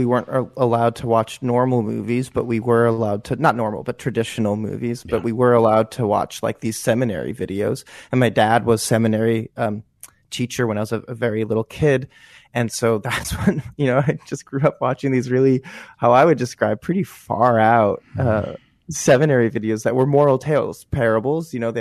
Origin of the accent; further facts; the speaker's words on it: Chicago, Illinois, United States; I grew up Mormon in Chicago, Illinois, and eventually went out to Brigham Young University